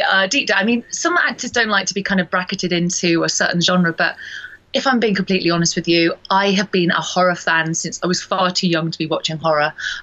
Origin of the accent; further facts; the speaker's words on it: Bristol, South West England, United Kingdom; it's a sci-fi that's actually shot in my hometown, Bristol, which is brilliant as an actor to be able to work on the doorstep